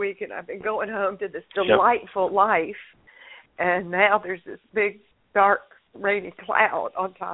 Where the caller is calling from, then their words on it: Wilmington, North Carolina, United States; in Wilmington, North Carolina.